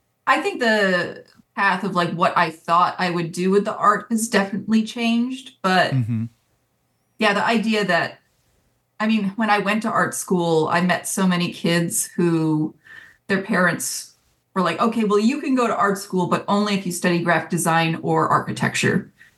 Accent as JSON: {"language": "English", "town": "Stow", "region": "Massachusetts", "country": "United States", "tie": "born or raised there", "said": "Yeah, I grew up in Massachusetts, Stowe, Massachusetts, which is kind of a small ruralish town, kind of like maybe 45 minutes west of Boston."}